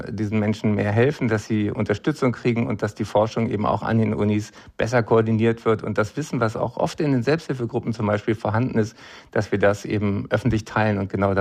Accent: Berlin, Germany; Ja, als Berliner freue ich mich natürlich

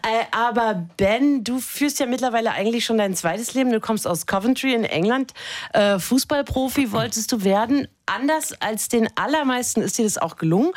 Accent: Dresden, Saxony, Germany; born there; Ich bin in Dresden geboren, die sagen Nomo.

